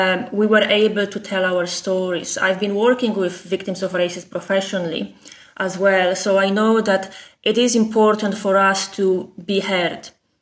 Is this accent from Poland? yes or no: yes; Poland; English is a second language; But people can hear my accent, and the moment I open my mouth, this is where usually the discrimination starts. But I also experience discrimination in access to employment or accommodation. Like, I was told by a landlord that they don't rent out to Polish people